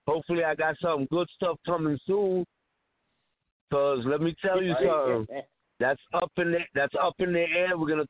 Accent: Bronx, New York, United States; I'm from the Bronx. I'm from the Boogie Down Bronx.

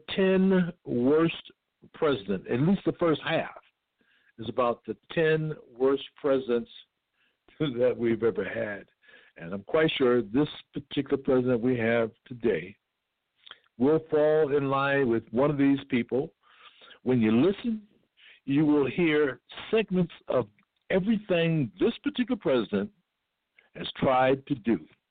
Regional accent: Waterbury, Connecticut, United States; a school teacher from my hometown, Waterbury, passed away.

